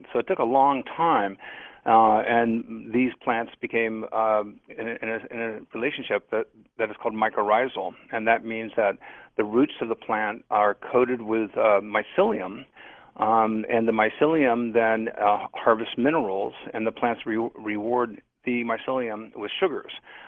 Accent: Ohio, United States; I have a twin brother, and I grew up in Ohio, in northern Ohio, on Lake Erie.

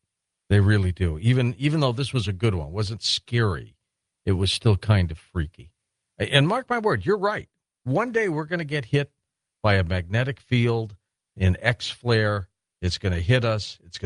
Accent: Detroit, Michigan, United States; born there; I was born in Detroit, so I'd go over the Ambassador Bridge all the time, and we'd go there.

